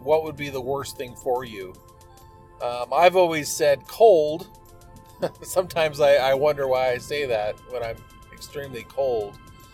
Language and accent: English; Montana, United States; It's totally different than what I grew up with in Montana or being in California kind of heat.